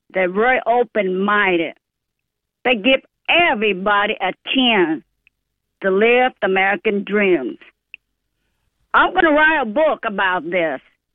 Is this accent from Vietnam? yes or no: yes; Vietnam; English is a second language; now in United States; I am from Vietnam. I lived here for 50 years.